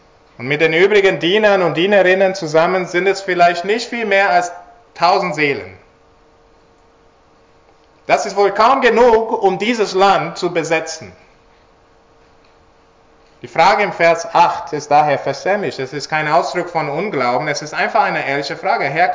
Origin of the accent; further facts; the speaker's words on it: India; Ich bin in Indien aufgewachsen. Kann mich erinnern, als ich so 4 oder 5 war, da ging ich schon in die Schule.